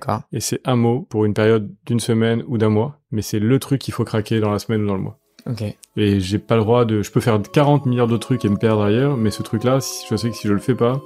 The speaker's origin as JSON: {"language": "French", "town": "Paris", "region": "Île-de-France", "country": "France", "tie": "born or raised there", "also_born_or_lived": "Nice", "said": "49 ans, physiquement 49 ans et dans ma tête toujours peut-être 28-29. J'ai grandi à Paris, je suis allé un petit peu à Nice"}